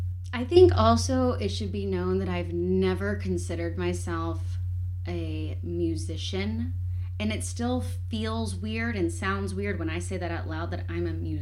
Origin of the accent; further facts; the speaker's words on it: Austin, Texas, United States; I'm from Austin.